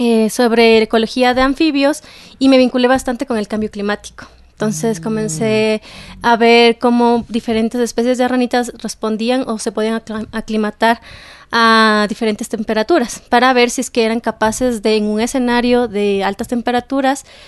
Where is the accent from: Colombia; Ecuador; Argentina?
Ecuador; es un logro para nosotros como ecuatorianos en realidad